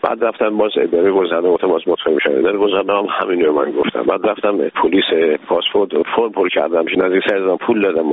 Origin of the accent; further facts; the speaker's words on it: Iran; من یه ایرانی هستم